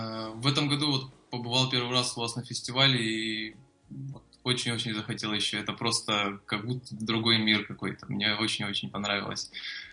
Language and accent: Russian; Naryan-Mar, Nenets Autonomous Okrug, Russia; Я из Крайнего Севера, Заполярья, из города Нарьян-Мара.